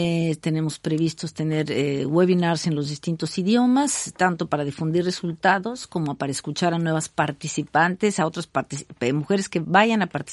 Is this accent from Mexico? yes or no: yes; Mexico; soy mexicana